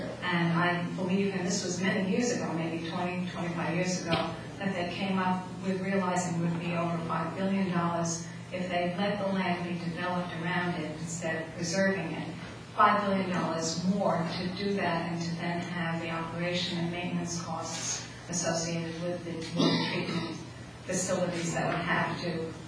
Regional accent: Morris Township, New Jersey, United States; I'm from Morris Township.

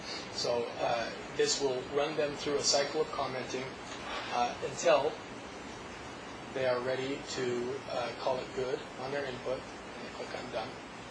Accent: Salt Lake City, Utah, United States; I'm from Salt Lake City.

